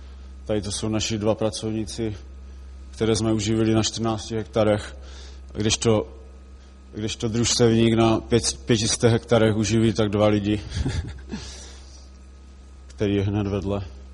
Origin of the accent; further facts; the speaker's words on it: Olomouc Region, Czechia; now in Carpathians; Tady já jsem z Hané, kde v podstatě se nám nedaří nic revitalizovat díky legislativě a přístupu vodoprávních úřadů, tak jsem se odstěhoval do hor, do těch Karpat